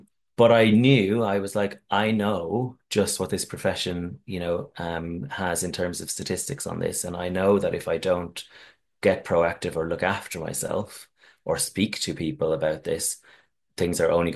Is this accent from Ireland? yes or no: yes; Ireland; Ireland in an all boys school, and that wasn't an easy environment to grow up in.